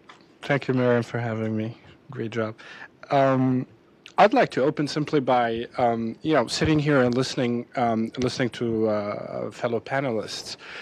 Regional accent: Syria; I grew up in Syria

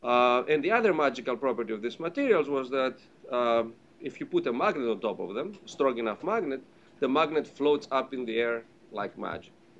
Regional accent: Greece; accent: British; I grew up in Greece, so don't get confused by my British accent.

